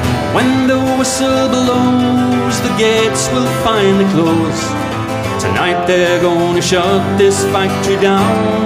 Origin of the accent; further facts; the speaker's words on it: England, United Kingdom; Now, I grew up in England in the 80s.